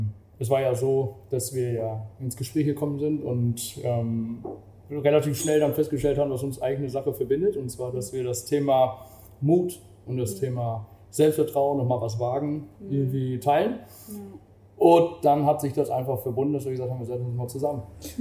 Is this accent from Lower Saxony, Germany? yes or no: no; Düsseldorf, North Rhine-Westphalia, Germany; now in Vienna, Austria; Ja, wir sind aus Düsseldorf ursprünglich.